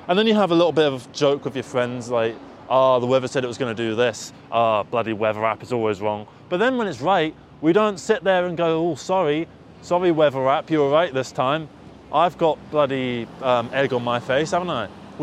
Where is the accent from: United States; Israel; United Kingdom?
United Kingdom; today, I wanted to talk to you a little bit about the weather, as the British tend to do. We like to talk about the weather, as is the stereotype.